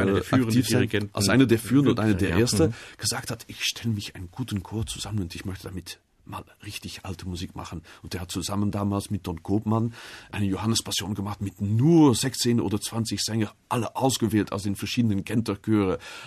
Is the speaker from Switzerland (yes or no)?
no; Flanders, Belgium; Also ich komme aus Flandern